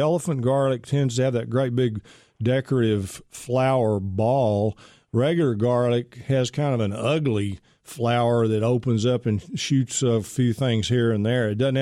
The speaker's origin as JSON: {"language": "English", "town": "Pittsburg", "region": "Texas", "country": "United States", "said": "I'm from Pittsburgh, right down the road."}